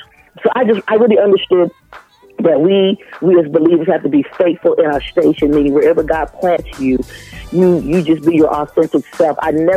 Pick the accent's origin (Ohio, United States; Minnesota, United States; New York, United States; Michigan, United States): Ohio, United States; Toledo; I grew up in Toledo, Ohio